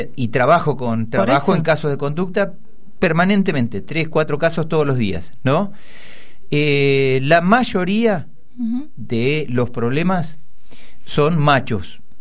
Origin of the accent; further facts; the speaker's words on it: Pirovano, Buenos Aires Province, Argentina; Mi pueblo, Piroano, en el partido de Bolívar